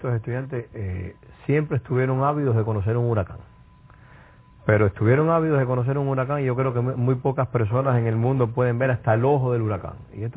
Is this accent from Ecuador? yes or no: no; Cuba; yo soy cubano y venezolano, porque no tengo diferencias. Para mí Cuba y Venezuela es la misma patria